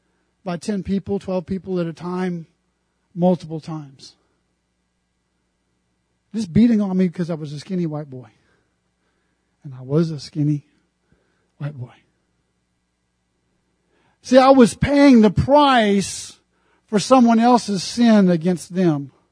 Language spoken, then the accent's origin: English; Illinois, United States; also born or lived in Texas; But growing up in Central Illinois, I only knew one black young man.